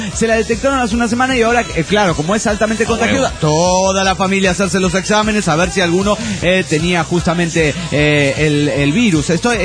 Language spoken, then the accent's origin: Spanish; Aguascalientes, Mexico; de Aguascalientes.